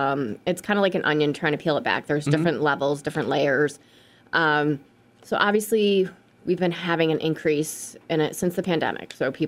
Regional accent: Massachusetts, United States; I'm born and raised in the Berkshires, lived in the Berkshires pretty much almost all my life.

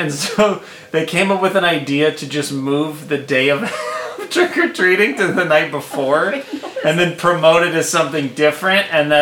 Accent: Des Moines, Iowa, United States; I think with trick-or-treating in growing up in the Des Moines area, one thing that they didn't talk a whole lot about on the podcast is that here in the Des Moines area, we tell jokes

